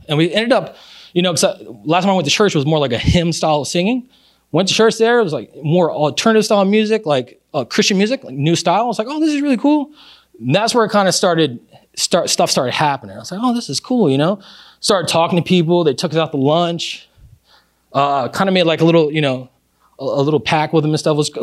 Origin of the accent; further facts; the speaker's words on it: Baltimore, Maryland, United States; we're originally from Baltimore, like Maryland.